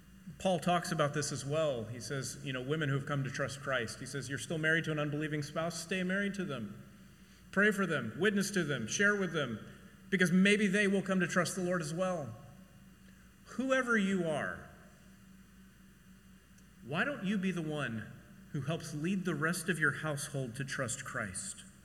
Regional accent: Texas, United States; I'm from Texas, don't you know? I would take my, because, again, being from Texas, summer camp in North Texas

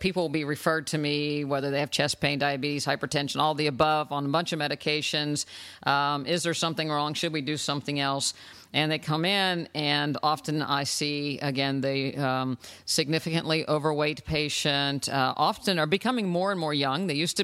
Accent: West Virginia, United States; I grew up in West Virginia, you know, eating lard and fruit in a pie with tons of sugar.

